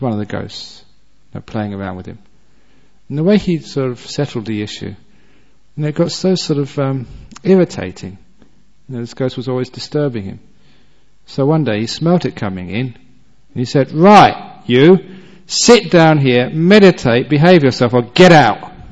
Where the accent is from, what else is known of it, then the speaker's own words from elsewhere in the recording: England, United Kingdom; I was born and brought up in England.